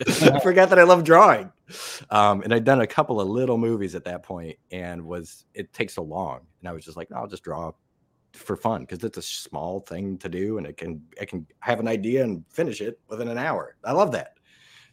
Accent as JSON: {"language": "English", "region": "Iowa", "country": "United States", "said": "I was some kid from Iowa"}